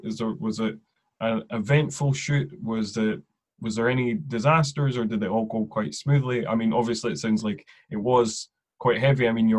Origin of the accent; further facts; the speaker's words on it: Scotland, United Kingdom; as a Scotsman